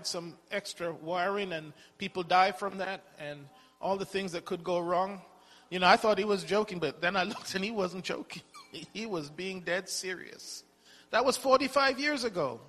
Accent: England, United Kingdom; I have a good friend that I grew up with and in England.

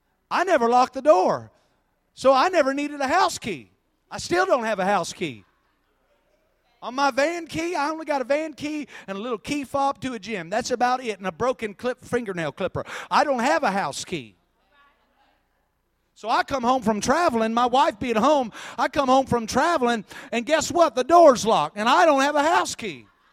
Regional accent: Iowa, United States; because when I grew up, where I grew up in Iowa, there ain't a whole bunch happening.

